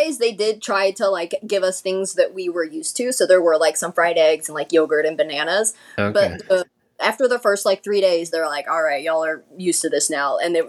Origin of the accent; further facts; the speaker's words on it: United States; You know, like as an American, our heroes are all either monsters or they're fictional characters, right?